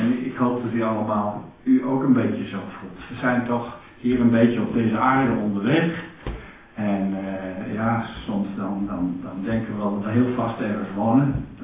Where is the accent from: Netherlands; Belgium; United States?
Netherlands; Friesland; Ik ben geen Jood, ik ben gewoon een Fries.